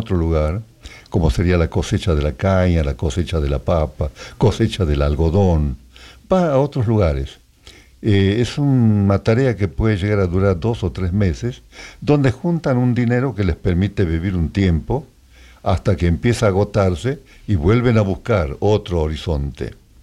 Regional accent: Salta, Argentina; also born or lived in Suncho Corral; soy nacido en Suncho Corral, pero no conozco, porque me engendró mi madre, me tuvo, y al día siguiente nos fuimos a Salta porque eran peones golondrinas.

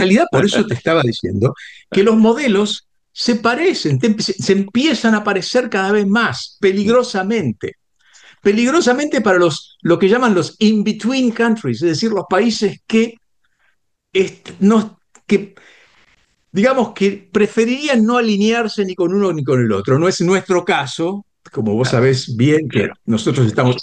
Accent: Argentina; Cuando yo llegué por primera vez a Ginebra como diplomático argentino

